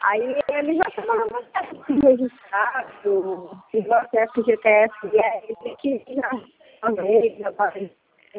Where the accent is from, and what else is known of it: Birigui, São Paulo, Brazil